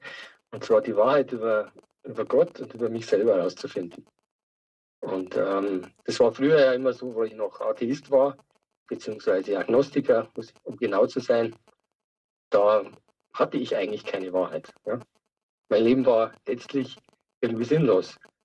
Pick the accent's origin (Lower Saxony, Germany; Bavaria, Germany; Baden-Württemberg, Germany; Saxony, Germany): Bavaria, Germany; Starnberg; born there; now in Tittmoning, Germany; Ja, also ich bin geboren 1962 in Starnberg bei München.